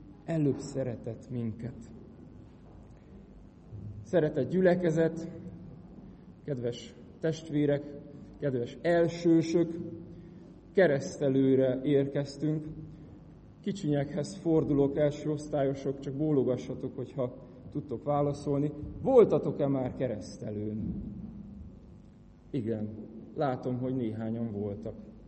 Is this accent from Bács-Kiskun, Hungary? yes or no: yes; Kunszentmiklós, Bács-Kiskun, Hungary; otthon Kunszentmiklóson, ahol fölnőttem